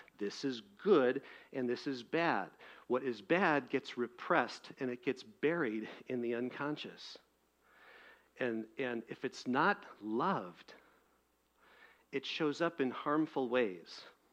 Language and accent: English; Milwaukee, Wisconsin, United States; I'm a Wisconsin kid. You know, I grew up in Milwaukee, a little village there.